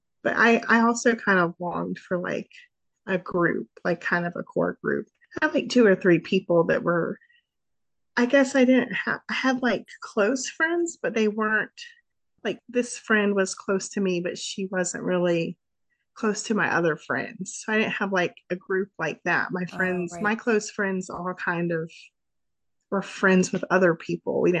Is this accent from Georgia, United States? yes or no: no; Raleigh, North Carolina, United States; Yeah, I went on to college and I'm from Raleigh. I grew up here and I went to NC State.